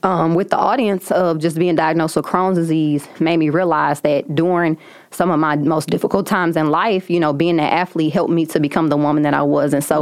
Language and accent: English; St. Louis, Missouri, United States; She is from East St. Louis. I'm from St. Louis, so just being kind of a hometown hero.